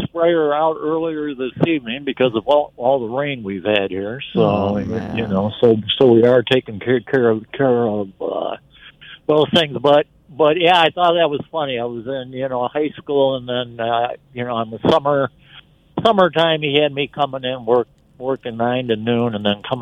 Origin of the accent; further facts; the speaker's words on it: Freeport, Illinois, United States; I'm from Freeport, and we still have a separate franchise.